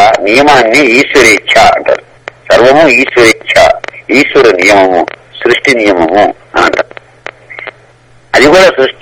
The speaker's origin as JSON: {"language": "Telugu", "town": "Kuchipudi", "region": "Andhra Pradesh", "country": "India", "tie": "born or raised there", "said": "నేను ఇక్కడి నుంచి మా నేటివ్ ప్లేస్ కూచిపూడి వెళ్ళాలి అనుకుంటా"}